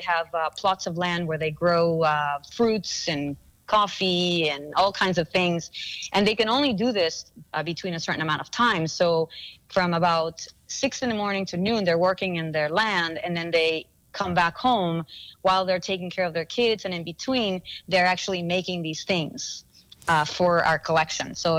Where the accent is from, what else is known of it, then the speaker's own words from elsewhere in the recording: Peru; And while I was in Peru for a visit, I'm from Peru, I was visiting family